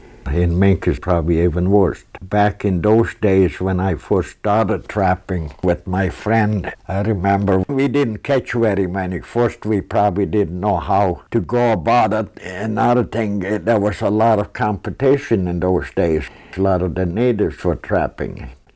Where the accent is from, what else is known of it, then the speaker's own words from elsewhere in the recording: Norway; now in United States; I was born in Norway and grew up on a little farm there. My early years was during the Second World War